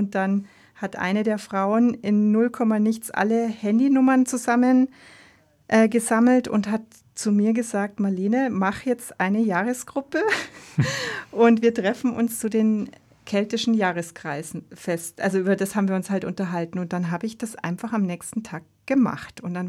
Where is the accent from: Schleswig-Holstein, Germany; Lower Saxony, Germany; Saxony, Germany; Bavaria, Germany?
Bavaria, Germany; Eching; in meinem Heimatort, in dem ich aufgewachsen bin, bei einem Musikfestival war. Bei der Brasswiesen in Eching.